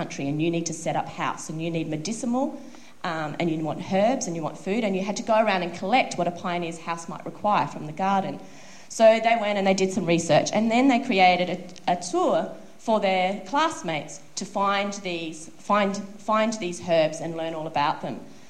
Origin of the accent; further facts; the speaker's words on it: Brisbane, Queensland, Australia; I must say I'm from Brisbane, which is a tropical north of Australia, and Adelaide's down south.